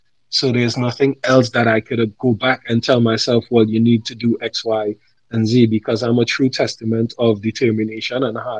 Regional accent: Trinidad & Tobago; I come from Trinidad and Tobago, the Caribbean.

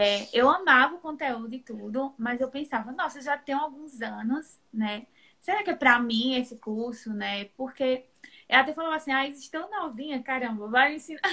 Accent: Caruaru, Pernambuco, Brazil; Eu sou do interior de Pernambuco, Caruaru, fica mais ou menos a uns 150 quilômetros da capital Recife.

